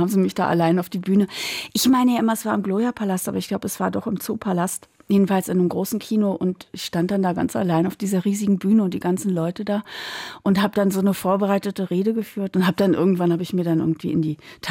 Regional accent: Berlin, Germany; Ich bin eine Berlinerin.

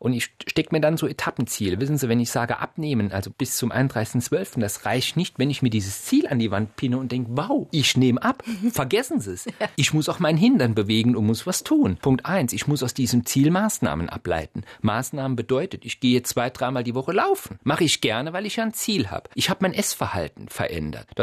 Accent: Saarbrücken, Saarland, Germany; Ich komme da aus Saarbrücken, lebe zwar jetzt im Rheinland

